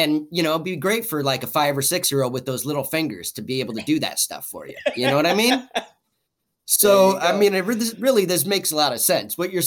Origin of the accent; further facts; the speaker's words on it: Woodstock, New York, United States; I grew up in Woodstock and I'm part hippie myself.